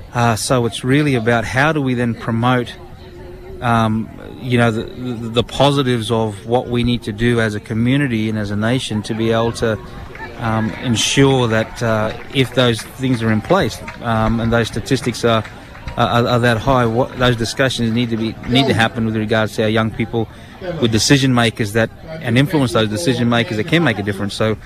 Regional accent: Cairns, Queensland, Australia; Western Language Groups of the Torres Straits. … up there in Doolas. But born on Gimui Dinji country in Cairns, North Queensland. Most of my upbringing there. But recently relocated down to Canberra, Ngunnawal country.

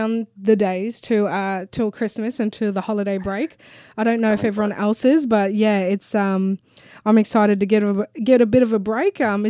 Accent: Queensland, Australia; we're from North Queensland. Is this not resembling like the mugginess?

